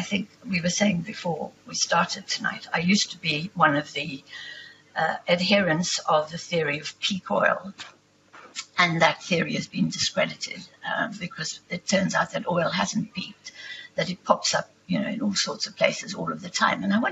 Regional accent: South Africa; I'm a South African

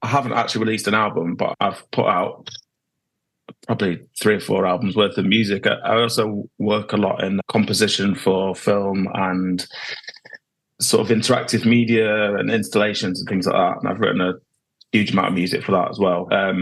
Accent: York, Yorkshire and the Humber, United Kingdom; back in my hometown in York. So I would sort of gig around Leeds and York and Manchester and the North.

